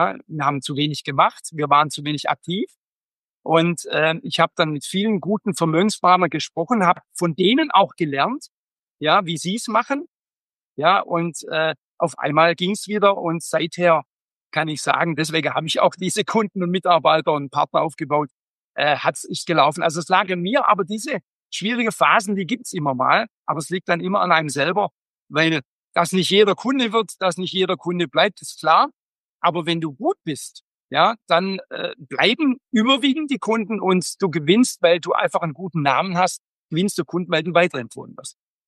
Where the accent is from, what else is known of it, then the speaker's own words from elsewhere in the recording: Rottweil, Baden-Württemberg, Germany; ich bin ursprünglich in Rottweil geboren. In Rottweil bin ich auf die Schule gegangen, habe das Abitur gemacht, auf ein Wirtschaftsabitur